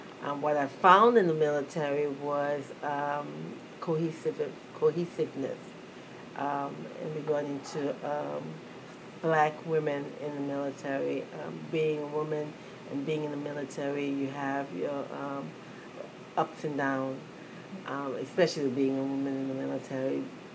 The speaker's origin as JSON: {"language": "English", "town": "New York City", "region": "New York", "country": "United States", "tie": "born or raised there", "said": "I'm from New York City. My parents are Haitian. You can say I'm American Haitian because I was born here."}